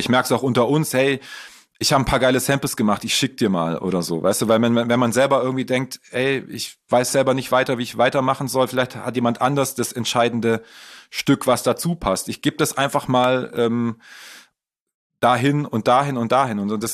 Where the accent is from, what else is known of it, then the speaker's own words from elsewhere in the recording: Baden-Württemberg, Germany; so ein Producer, der aus Heilbronn kommt, also eigentlich aus meiner Gegend, in der ich aufgewachsen bin im Endeffekt.